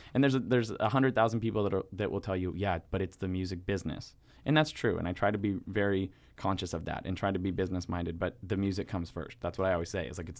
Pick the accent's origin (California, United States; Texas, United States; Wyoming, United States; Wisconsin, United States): California, United States; Thousand Oaks; I grew up in Thousand Oaks.